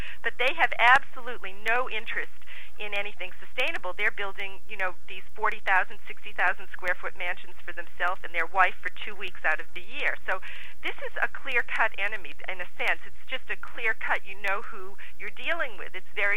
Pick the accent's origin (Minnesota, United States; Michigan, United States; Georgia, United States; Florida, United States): Florida, United States; moved away; we came from Florida, and in Florida, I actually had a store.